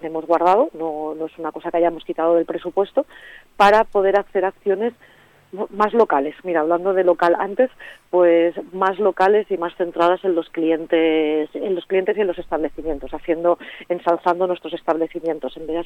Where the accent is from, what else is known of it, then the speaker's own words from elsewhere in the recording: Spain; A ver, nosotros somos españoles.